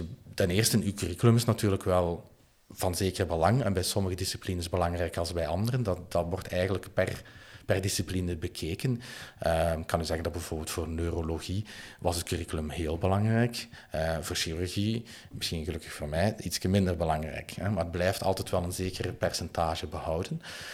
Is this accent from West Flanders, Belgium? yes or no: no; Lommel, Limburg, Belgium; ik ben oorspronkelijk afkomstig van Lommel, noorden van Limburg, dus helemaal niet van in de buurt.